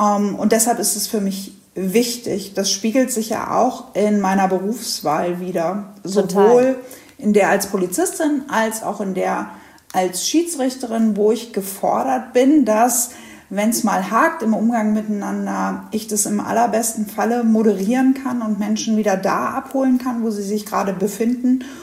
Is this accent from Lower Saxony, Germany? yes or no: yes; Hanover, Lower Saxony, Germany; Ich komme aus Hannover. Ich bin 41 Jahre alt. Ich bin Polizeibeamtin im Land Niedersachsen.